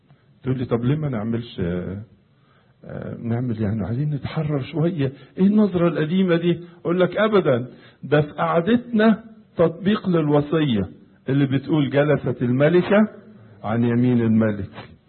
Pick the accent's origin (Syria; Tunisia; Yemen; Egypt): Egypt; لما تزور البلاد اللي فيها تراث قديم، حتى عندنا في مصر مثلا